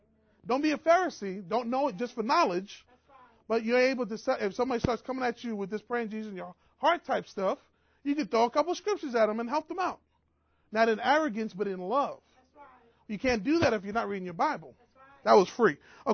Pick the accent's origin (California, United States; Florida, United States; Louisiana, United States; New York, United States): New York, United States; I'm from New York, boy. We could go for it.